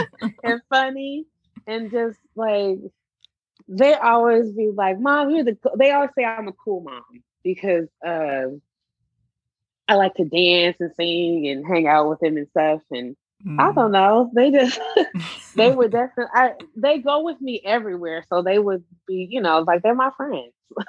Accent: Portland, Oregon, United States; I grew up in Portland, a predominantly white city, as a Black, dark-skinned, chubby girl. And I was always marginalized.

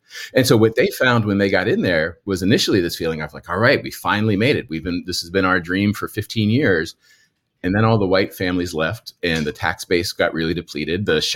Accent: Penn Hills, Pennsylvania, United States; when I kind of recognized that pattern in Penn Hills in my hometown, I was like, wow, this does not seem good.

